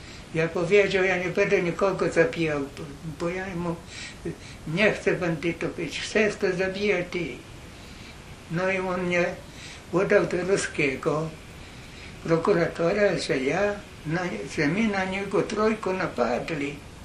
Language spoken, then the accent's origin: Polish; Jeziorko, Podlaskie Voivodeship, Poland; born there; Ja się urodziłem w Jeziorku, potem przechodziłem tutaj do Grajewa. No i w Wojwodzinie się zatrzymałem.